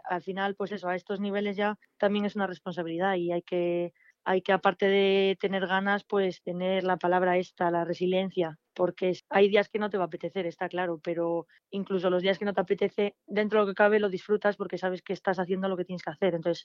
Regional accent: Asturias, Spain; now in León, Spain; aunque lleve tantos años en León, que voy ya para el octavo, pues que al final sigo siendo asturiana y aunque me pase bastante poco por las pistas de allí y no compita mucho, pues bueno, sigo teniendo licencia allí, sigo sintiéndome de allí

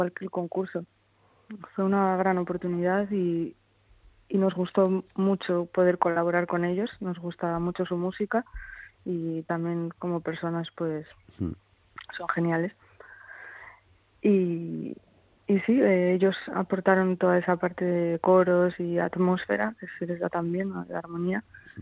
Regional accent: Cantabria, Spain; now in Asturias, Spain; yo soy de Cantabria, pero... He hecho mucha vida aquí en Asturias porque mi familia es de aquí

